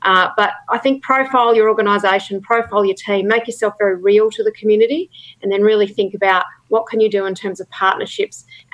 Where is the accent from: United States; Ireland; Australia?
Australia; just part of being Australian, actually.